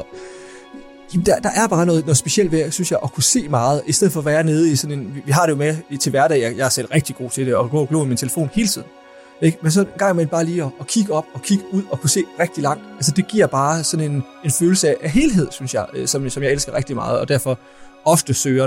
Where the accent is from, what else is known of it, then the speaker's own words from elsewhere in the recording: Rønde, Central Denmark Region, Denmark; Nu kommer jeg fra Rønde, lige der ved Kalø Vig.